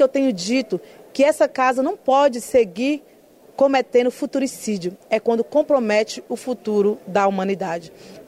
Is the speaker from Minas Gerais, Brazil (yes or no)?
yes; Minas Gerais, Brazil; Mas eu sou do Estado de Minas Gerais.